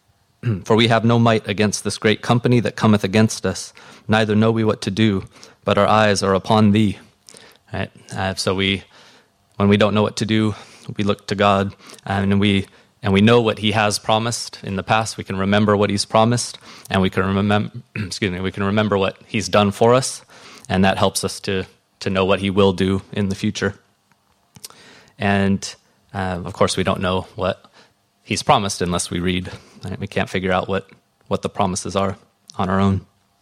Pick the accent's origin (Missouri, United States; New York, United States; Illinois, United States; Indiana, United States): New York, United States; born there; Or if you've ever been to New York, I was born in New York, you could go with Forget About It.